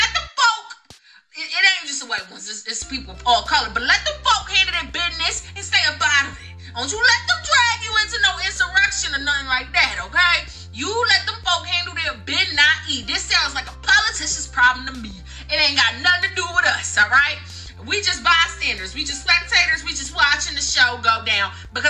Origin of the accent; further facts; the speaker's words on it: United States; one, I'm American, and Iran already stated that they was coming after the American administration.